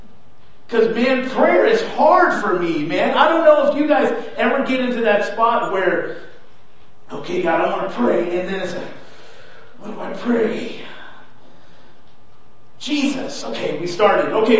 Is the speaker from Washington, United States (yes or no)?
no; Ephraim, Utah, United States; I was born and raised here in Ephraim, Utah. I love this place.